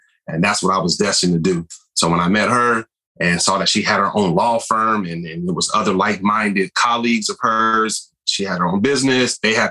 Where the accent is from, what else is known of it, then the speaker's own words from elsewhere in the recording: Ohio, United States; I grew up in Ohio and I am an engineer by trade. So growing up in Ohio, I was destined to be a part of the big three.